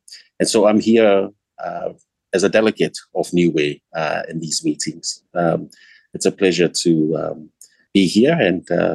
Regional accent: Samoa; I'm from Samoa, of Tuvalu, Samoan, Kiribati, British and Chinese ancestry.

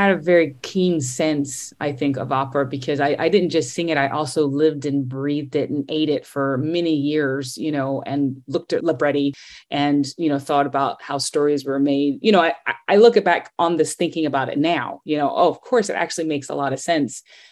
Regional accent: North Carolina, United States; I mean, I'm from North Carolina, born and raised.

